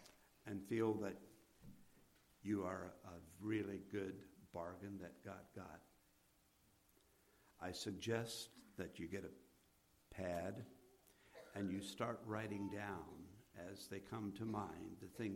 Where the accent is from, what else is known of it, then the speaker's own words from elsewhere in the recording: Sugar Creek, Ohio, United States; I grew up in Sugar Creek, Ohio. Sugar Creek, Ohio has a lot of clay.